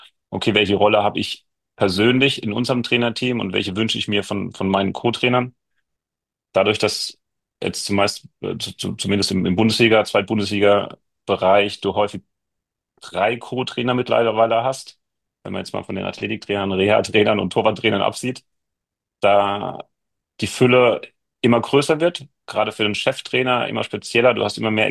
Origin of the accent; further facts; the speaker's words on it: Southern Germany, Germany; aber als Süddeutscher ist Kiel vielleicht teilweise auch eine andere Kultur.